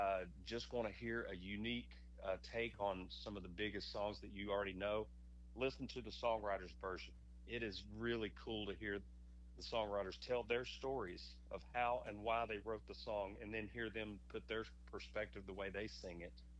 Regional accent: Texas, United States; Yes, sir. I was raised in Texas, and I didn't even get into music until I was a senior in high school.

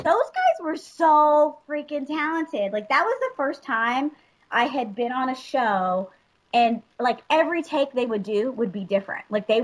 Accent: Dallas, Texas, United States; also born or lived in Odessa, Texas; I grew up in, I was born in Odessa, Texas, and I grew up in Dallas, Texas.

